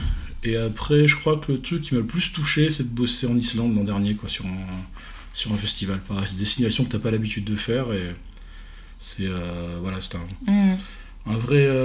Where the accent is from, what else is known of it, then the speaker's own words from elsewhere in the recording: France; En tant que petit français